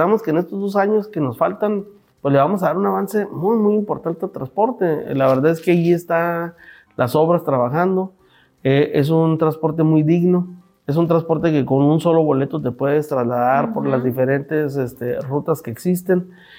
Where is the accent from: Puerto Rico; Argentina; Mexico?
Mexico; Ciudad Juárez, Chihuahua; Quienes somos de Juárez sabemos que el tema del transporte es una deuda histórica que se tiene.